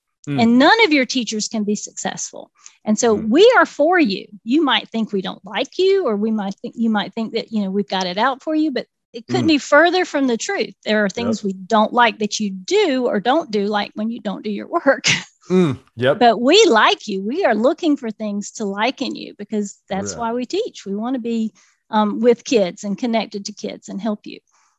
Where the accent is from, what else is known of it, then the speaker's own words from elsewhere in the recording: Georgia, United States; I'm from South Georgia. I've moved to North Georgia